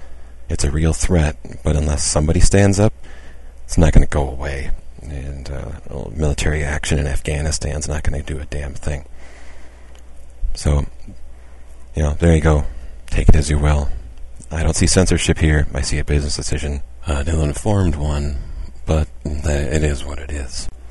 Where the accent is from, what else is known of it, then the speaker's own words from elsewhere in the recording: Minnesota, United States; This is kind of close to home, being a Minnesotan and knowing how Minnesota is towards issues of faith and being an atheist.